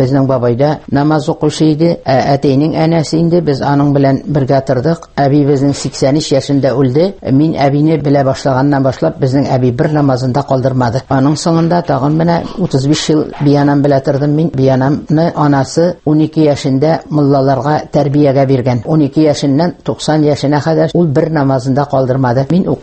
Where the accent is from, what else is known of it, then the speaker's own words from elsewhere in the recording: Izhbaykino, Tatarstan, Russia; Туган ягым Әгерҗиягы Ижбәйкинеке мин 41 елның 16 маенда туганмын мин.